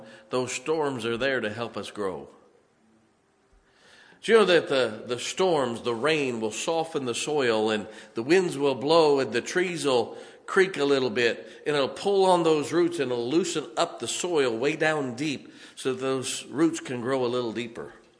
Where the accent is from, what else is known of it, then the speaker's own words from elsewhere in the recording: West Virginia, United States; Now, we're all from West Virginia.